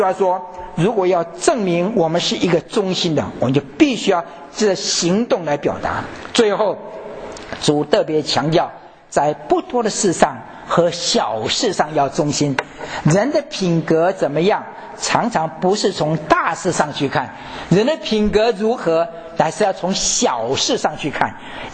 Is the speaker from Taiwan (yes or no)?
yes; Taiwan; 我从台湾来